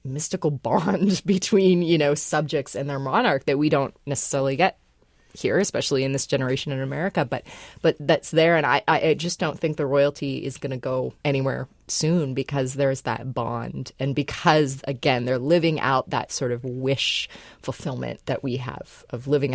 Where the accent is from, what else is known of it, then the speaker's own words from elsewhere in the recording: United States; And I speak as an American here